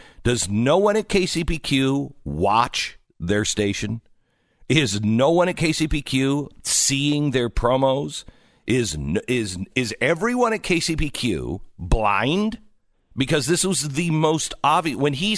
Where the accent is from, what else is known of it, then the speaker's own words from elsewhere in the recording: Seattle, Washington, United States; And look, I grew up in Seattle.